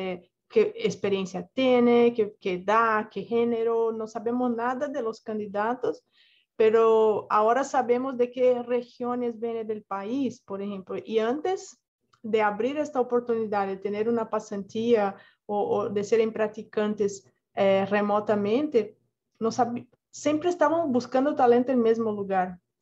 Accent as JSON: {"language": "Spanish", "country": "Brazil", "second_language": "Spanish", "said": "yo soy brasileña, ustedes ya deben de tener percibido ahí que hablo mi portuñol, pero cuando fui contratada en Oracle hace 4 años, no hablaba español."}